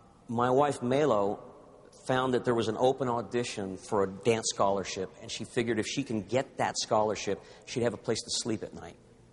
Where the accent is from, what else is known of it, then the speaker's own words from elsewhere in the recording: California, United States; throughout the 60s and the 70s, I grew up here in Orange County